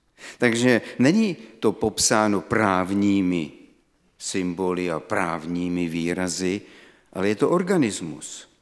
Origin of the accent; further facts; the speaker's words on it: Trutnov, Hradec Králové Region, Czechia; Já pocházím z Trutnova, to je pod Krkonošema tam, a tam byly Sudety, takže ze Sudet pocházím.